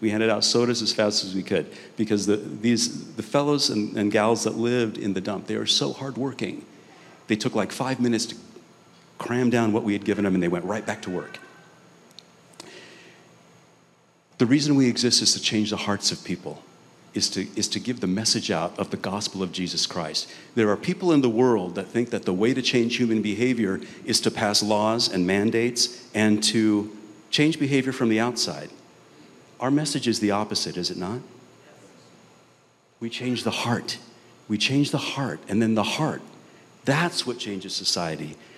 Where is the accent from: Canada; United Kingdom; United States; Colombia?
Colombia; I'm from Colombia.